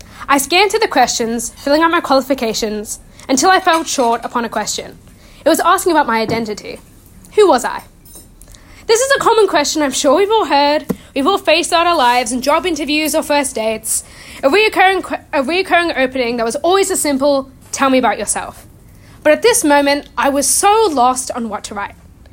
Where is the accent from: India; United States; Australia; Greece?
Australia; born there; I'm an Australian-born girl